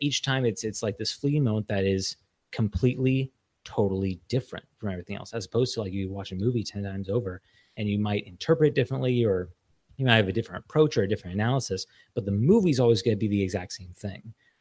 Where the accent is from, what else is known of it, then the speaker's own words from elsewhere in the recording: Los Angeles, California, United States; So like I grew up in Los Angeles. I grew up surrounded by like the film industry.